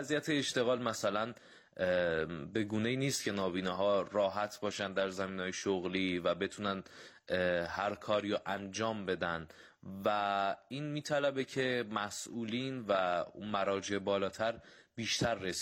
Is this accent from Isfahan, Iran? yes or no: yes; Kashan, Isfahan, Iran; born there; 1376 هم و 24 سالمه. لیسانس رشته روانشناسی دارم و در کاشان متولد شدم.